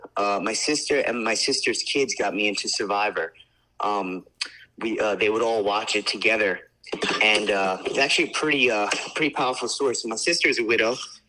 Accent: New York City, New York, United States; I'm born and raised in the Bronx, New York. I am a firefighter, also in the Bronx, New York.

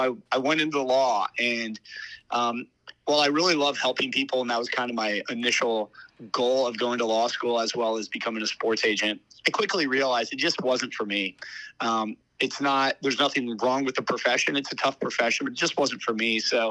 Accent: Omaha, Nebraska, United States; Yeah, so I grew up in Omaha, Nebraska, and a long ways away.

